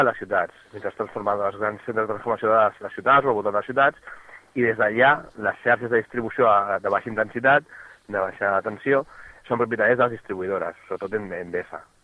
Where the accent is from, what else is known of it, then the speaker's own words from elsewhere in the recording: Gavà, Catalonia, Spain; vivim en aquestes comarques, que sempre som de Gavà